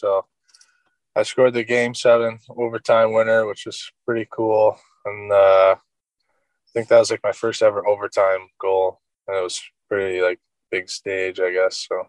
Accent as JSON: {"language": "English", "town": "Toronto", "region": "Ontario", "country": "Canada", "said": "just because I'm from Toronto, like, that's the team I watch the most."}